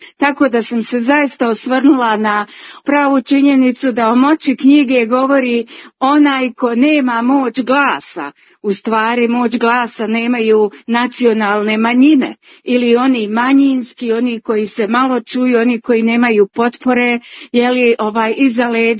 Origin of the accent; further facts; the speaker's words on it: Bosnia & Herzegovina; zemlje iz koje ja dolazim, to je iz Bosne i Hercegovine.